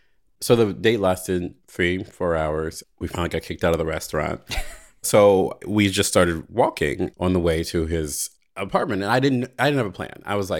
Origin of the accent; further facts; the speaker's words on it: East Coast, United States; David's from the West Coast and I'm from the East Coast.